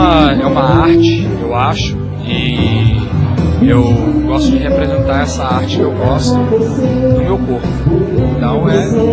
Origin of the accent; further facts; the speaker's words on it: Conselheiro Pena, Minas Gerais, Brazil; eu sempre tenho muito orgulho de falar que vim de Conselheiro Pena, Minas Gerais.